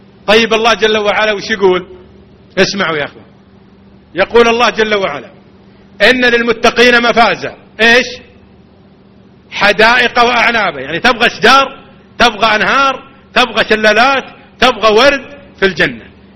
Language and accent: Arabic; Riyadh, Riyadh Province, Saudi Arabia; عندنا في الرياض عج وغباء